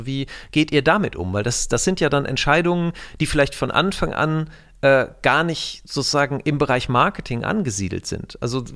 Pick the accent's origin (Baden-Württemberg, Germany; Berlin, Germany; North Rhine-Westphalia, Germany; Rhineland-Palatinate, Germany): North Rhine-Westphalia, Germany; ich komme ja hier aus dem Bergischen Land